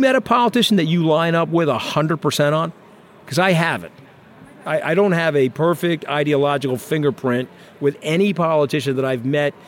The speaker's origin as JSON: {"language": "English", "region": "New York", "country": "United States", "said": "I'm a New Yorker and not a wallflower."}